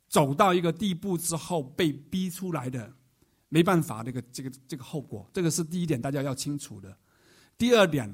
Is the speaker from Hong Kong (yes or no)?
yes; Hong Kong; Chinese is a second language; 就是说我们作为香港人在这个过程里面，这个抗争的过程里面啊，的确是 非常的不容易。